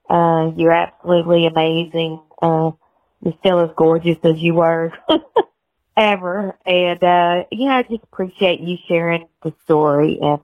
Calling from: Louisiana, United States; I'm from Louisiana.

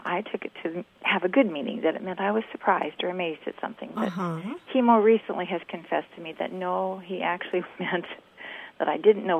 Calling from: Mansfield, Texas, United States; I'm calling from Mansfield, Texas.

